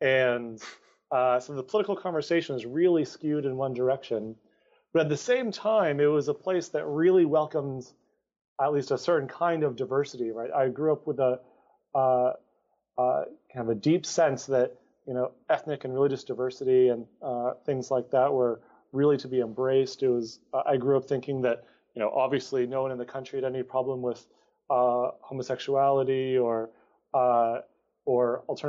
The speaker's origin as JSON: {"language": "English", "town": "Amherst", "region": "Massachusetts", "country": "United States", "tie": "born or raised there", "said": "So I grew up in a bit of a hippie town. I grew up in Amherst, Massachusetts. So that's a five-college town."}